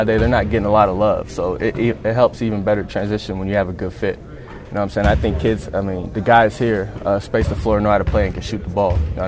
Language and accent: English; Georgia, United States; And I'm from Georgia, so that heat's thicker.